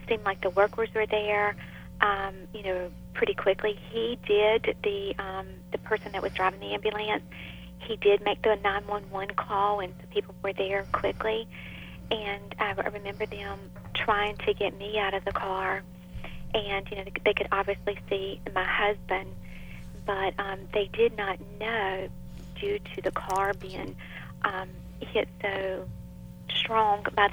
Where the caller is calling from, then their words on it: North Carolina, United States; We're from North Carolina.